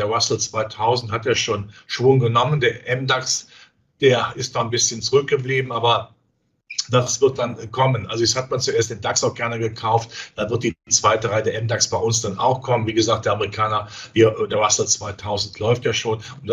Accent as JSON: {"language": "German", "region": "Rhineland", "country": "Germany", "said": "Ja gut, ich bin Rheinländer, da gilt man als verrückt"}